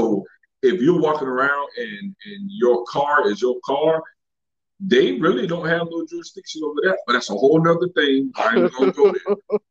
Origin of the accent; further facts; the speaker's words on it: Carolina, United States; Now I know I grew up in Carolina where we used to come to school with a gun rack in the back of the truck.